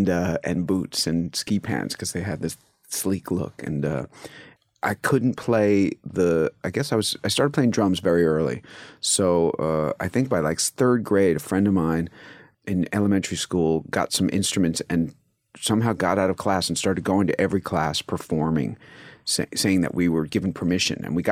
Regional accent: New York, United States; also born or lived in New Hampshire / Florida; In mainly Westchester. So I was born in New Rochelle, and then I was in White Plains and Scarsdale.

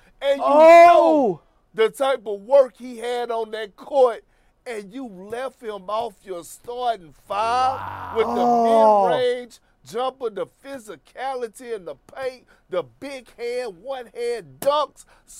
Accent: Beaumont, Texas, United States; You know we from the country. He's from Louisiana. I'm from Beaumont, Texas. It's basically the same damn thing.

